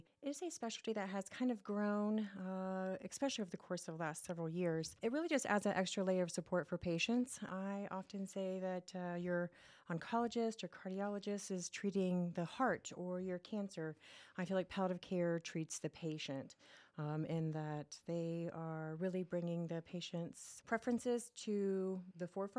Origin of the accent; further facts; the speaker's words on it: Parker, Indiana, United States; also born or lived in Muncie; I grew up in Parker, just down the road.